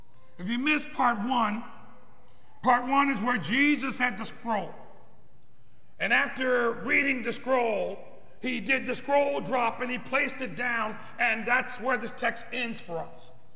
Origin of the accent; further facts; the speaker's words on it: Chicago, Illinois, United States; I'm from Chicago, as a matter of fact.